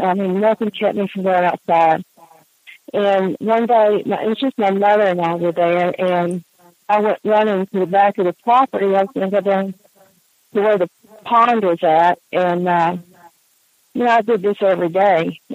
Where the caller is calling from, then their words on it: Georgia, United States; back in Georgia.